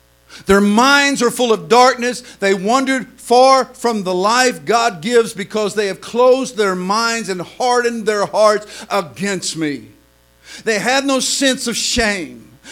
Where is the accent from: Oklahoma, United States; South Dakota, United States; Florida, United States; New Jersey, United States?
Oklahoma, United States; Oklahoma City; I was raised in Oklahoma City, but Oklahoma City is not New York City.